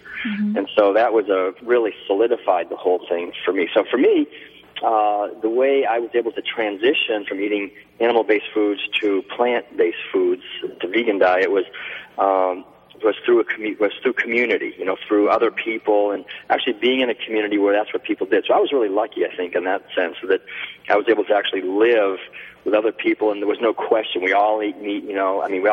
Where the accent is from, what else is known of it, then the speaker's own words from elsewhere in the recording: New England, United States; growing up I grew up in New England, actually, in the 1950s and early 60s.